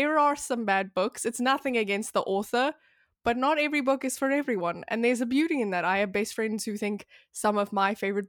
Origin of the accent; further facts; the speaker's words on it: South Africa; moved away as an adult; now in United States; because I was born and raised in South Africa. When I was almost 19, I moved over to the US and I studied there. I studied in Boca Raton, Florida, which is like 40 minutes from Miami